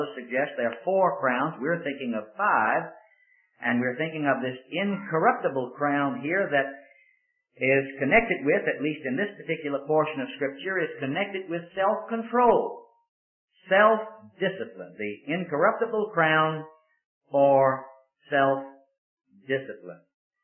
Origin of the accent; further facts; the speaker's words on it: Richmond, Virginia, United States; At one time in my hometown of Richmond, Virginia, I said this to the glory of God